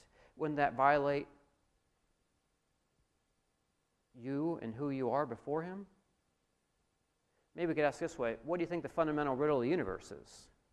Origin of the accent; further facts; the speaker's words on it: New York, United States; Like, I'm from New York, so I hate everything Boston, okay?